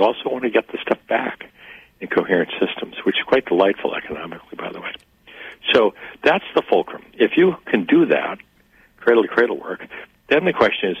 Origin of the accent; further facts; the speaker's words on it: Japan; growing up in the Orient as a baby